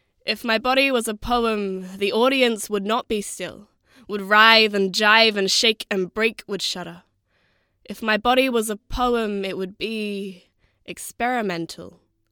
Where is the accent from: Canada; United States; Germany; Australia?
Australia; Perth, Western Australia; So I'm from Perth. I'm from Western Australia